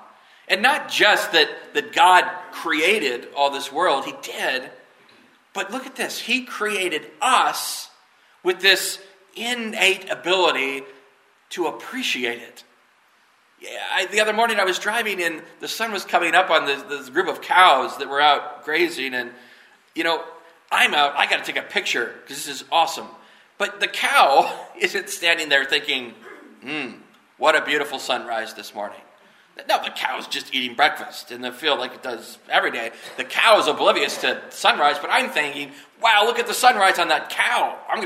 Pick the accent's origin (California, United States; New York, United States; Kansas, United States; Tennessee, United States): Kansas, United States; You know, I grew up here in Kansas, I said, surrounded by the buffalo and the Sioux and Kansas tribes of our area